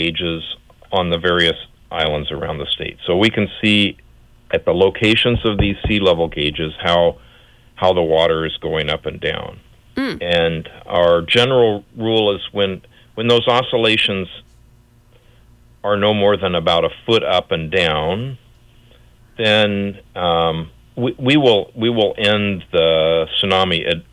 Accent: Kansas City, Missouri, United States; I grew up in Kansas City. I had no idea what a tsunami was.

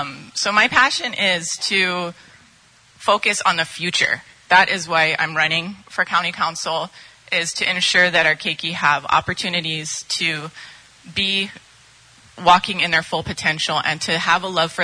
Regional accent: Kalaheo, Hawaii, United States; also born or lived in Waimea; I was born in Waimea, raised in Kalaheo, grew up My entire life here

